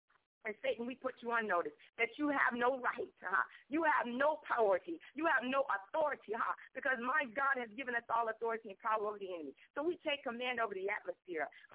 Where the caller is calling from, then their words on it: South Carolina, United States; I am reading you from South Carolina.